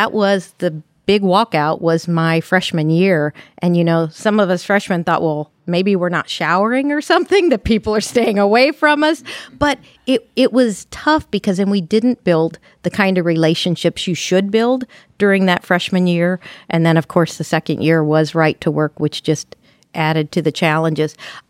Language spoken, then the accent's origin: English; Indiana, United States; Yes, we're all German Catholics down there, located, you know, with a monastery in my hometown and a seminary, St. Meinrad, just down the road